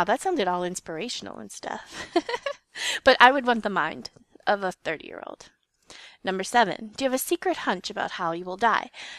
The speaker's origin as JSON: {"language": "English", "region": "East Coast", "country": "United States", "tie": "born or raised there", "said": "I was born on the East Coast, lived for 10 years in a city, then my parents moved me to the country, and that was pretty terrible. I grew up in the middle of nowhere"}